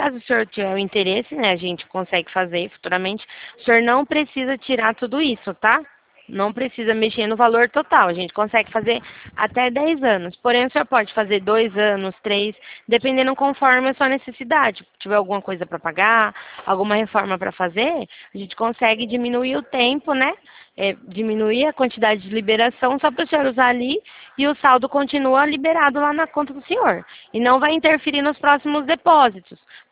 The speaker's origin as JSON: {"language": "Portuguese", "town": "Araras", "region": "São Paulo", "country": "Brazil", "said": "Ó, eu sou de São Paulo, sou de Arara, São Paulo."}